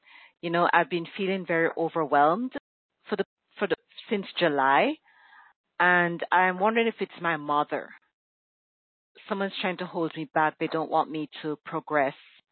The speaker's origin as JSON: {"language": "English", "town": "Kingston", "region": "Surrey", "country": "Jamaica", "tie": "born there", "said": "birthday is May 6, 1964. And I was born in Kingston, Jamaica."}